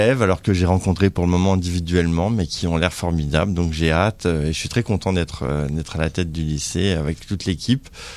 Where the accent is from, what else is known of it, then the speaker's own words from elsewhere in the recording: Nancy, Grand Est, France; en France, à Nancy, en Lorraine, donc ma ville natale.